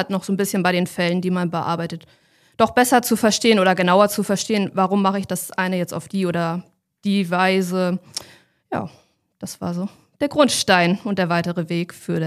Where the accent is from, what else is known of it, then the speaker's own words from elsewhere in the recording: Kiel, Schleswig-Holstein, Germany; Ich komme selber aus Kiel, hatte dadurch halt sehr kurze Anfahrtswege